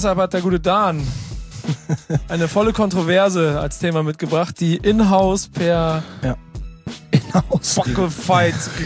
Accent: Hamburg, Germany; Ey, wir sind Hamburger.

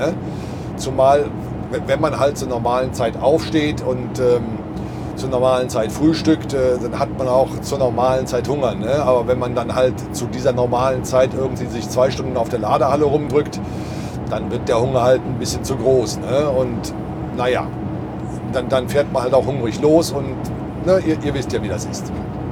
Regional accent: Cologne, North Rhine-Westphalia, Germany; ich komme selber aus Köln

